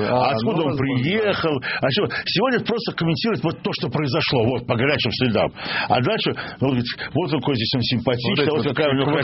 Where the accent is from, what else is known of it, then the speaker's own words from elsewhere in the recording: Baku, Azerbaijan; Даже в моем родном городе Баку стоит Трамп какой-то билдинг.